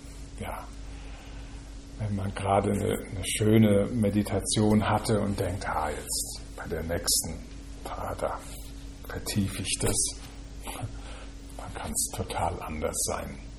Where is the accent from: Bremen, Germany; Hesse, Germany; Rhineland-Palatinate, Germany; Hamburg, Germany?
Rhineland-Palatinate, Germany; ich bin als Pfälzer aufgewachsen in der Nähe der französischen Grenze.